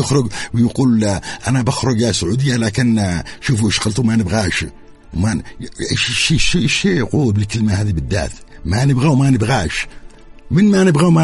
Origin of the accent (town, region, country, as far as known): Yemen